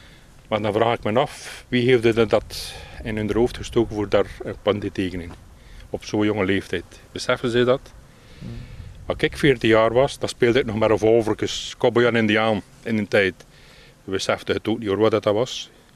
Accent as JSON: {"language": "Dutch", "town": "Maldegem", "region": "Flanders", "country": "Belgium", "said": "Nee, ik ben van Maldegem."}